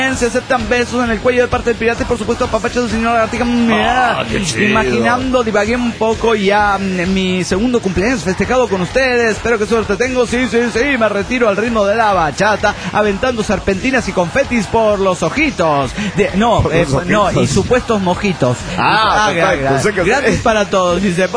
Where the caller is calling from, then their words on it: Calchaquí, Argentina; de Calchaquí, Argentina.